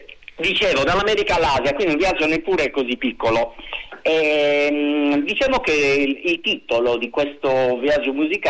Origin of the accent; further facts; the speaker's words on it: Sardinia, Italy; bravissimo chitarrista mio conterraneo, perché noi siamo sardi.